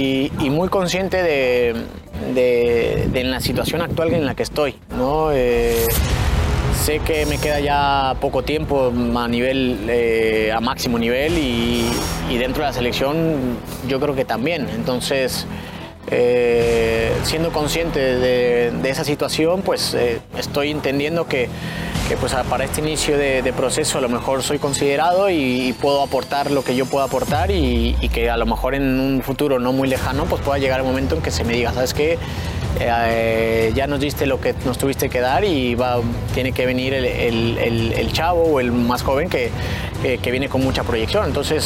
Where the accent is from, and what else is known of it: Mexico